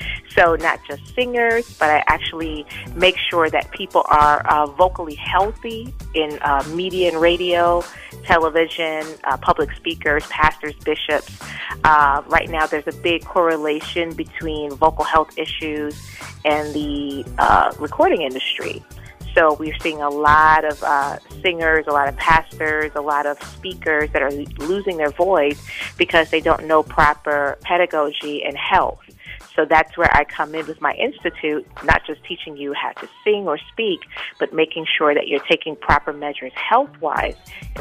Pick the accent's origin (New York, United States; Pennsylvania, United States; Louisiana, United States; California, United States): New York, United States; Brooklyn; born there; I was born in Brooklyn, New York.